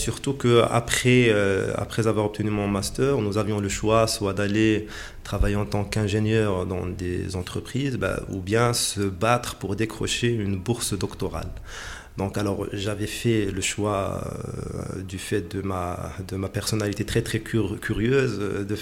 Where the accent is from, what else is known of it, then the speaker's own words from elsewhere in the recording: Kenitra, Rabat-Salé-Kénitra, Morocco; je suis natif de Kenitra, donc j'ai vu l'évolution de l'université de très près à travers le temps